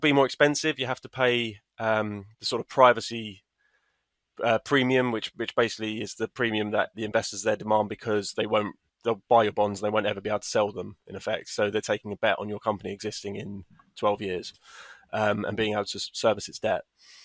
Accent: East of England, United Kingdom; I am from Essex and not from Germany

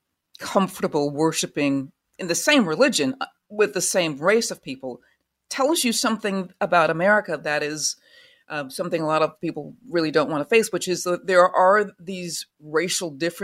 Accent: Minnesota, United States; you know, like I grew up in Minnesota, so you would say, you know, like a Lutheran church or something like that.

